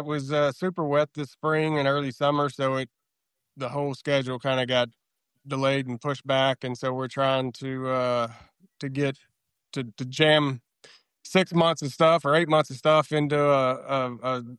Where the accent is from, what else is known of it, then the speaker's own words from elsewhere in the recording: Searcy, Arkansas, United States; I'm from Central Arkansas. You know, eastern Central Arkansas, Searcy.